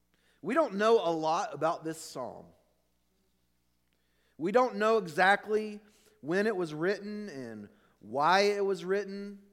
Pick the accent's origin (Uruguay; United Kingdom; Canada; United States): United States; the South; I'm from the South.